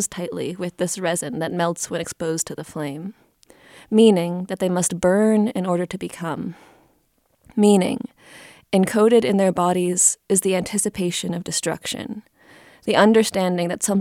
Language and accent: English; Mountain West, United States; born or raised there